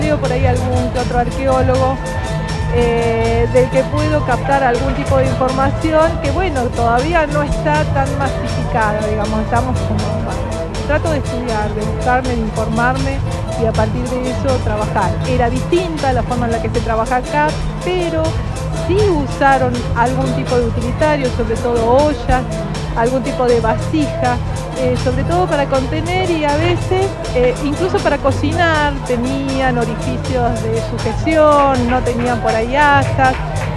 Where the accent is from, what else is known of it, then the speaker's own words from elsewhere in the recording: Patagonia, Argentina; also born or lived in northwest Argentina; Cuando me vuelvo a vivir a mi ciudad natal, empiezo a buscar cómo la adapto a esta zona. Entonces ya estoy buscando más por el lado del criollo, de lo originario, pero más de la zona, más lo patagónico.